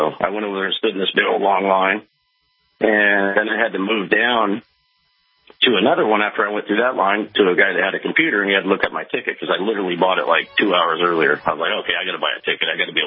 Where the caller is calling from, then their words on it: Washington, United States; I'm calling from Washington, brother.